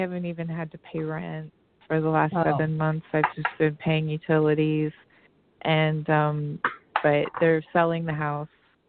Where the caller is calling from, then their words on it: Maryland, United States; I'm calling from Maryland.